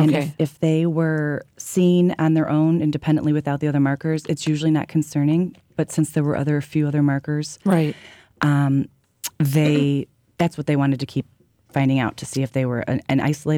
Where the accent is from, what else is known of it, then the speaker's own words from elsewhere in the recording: Arlington Heights, Illinois, United States; I grew up in the suburbs of Chicago.